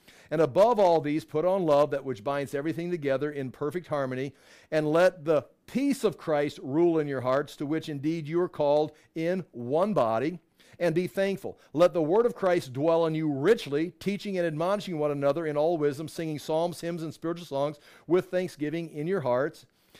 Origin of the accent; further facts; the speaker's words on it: United States; See, I'm an American. I'm an American from the 1900s, so I've got this standard.